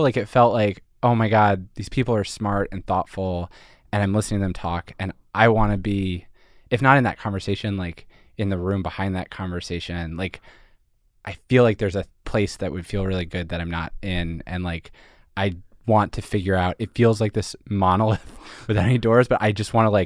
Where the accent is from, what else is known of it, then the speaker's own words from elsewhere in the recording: Philadelphia, Pennsylvania, United States; so I'm from Philadelphia. I'm from suburban Philadelphia. And I went to school in Montreal.